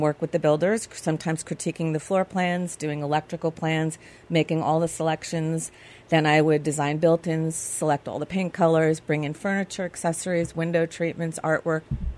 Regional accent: Stony Brook, New York, United States; now in Westhampton Beach, United States; I grew up in the village of Stony Brook.

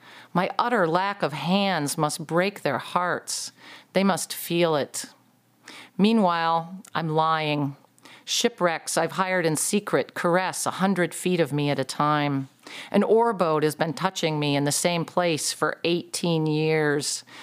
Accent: Michigan, United States; Well, I am from the Lower Peninsula, but I am a troll.

